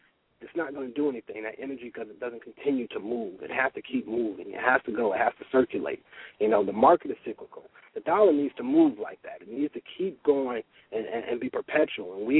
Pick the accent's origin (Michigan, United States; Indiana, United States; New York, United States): Michigan, United States; Detroit; You know, I'm from Detroit, so I've seen some down times